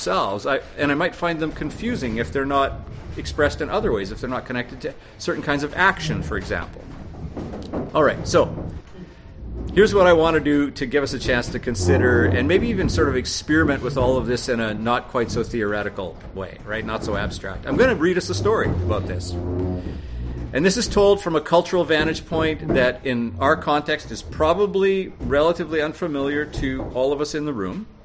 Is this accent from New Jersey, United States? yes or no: yes; New Jersey, United States; But when I was a teenager growing up in New Jersey, his unspoken love made me feel even more lonely in a family that always felt a little foreign to me. I come from a loud Pentecostal Dominican family